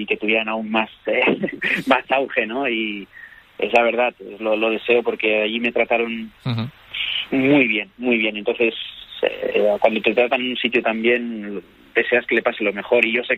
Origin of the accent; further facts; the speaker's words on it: Spain; como español yo sé que tengo que desear que le gane el Madrid